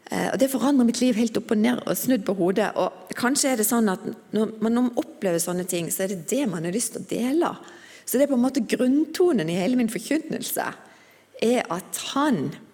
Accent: Kvinesdal, Agder, Norway; Og jeg kommer fra Kvinesdal. Mammaen og pappaen min, de ble født i Sverige. Men pappa kom til Kvinesdal i 1974 for å være med og håper seg, jobbe på Tinnfoss.

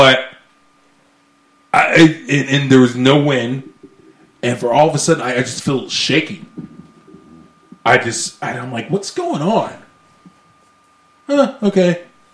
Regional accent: the South, United States; because, man, growing up in the South, earthquakes, volcanoes, you learn about them in the classroom, but that's the last thing you have to worry about realistically.

